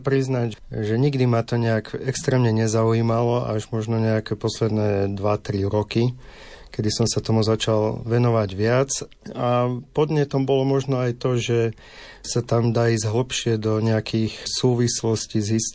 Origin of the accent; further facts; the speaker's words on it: Hriňová, Banská Bystrica Region, Slovakia; Tým, že pochádzam z Hriňovej